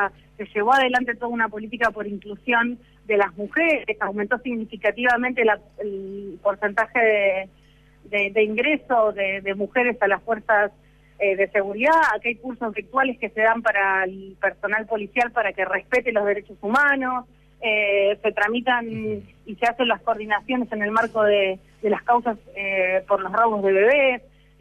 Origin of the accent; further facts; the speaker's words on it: Argentina; como trabajadores y como argentinos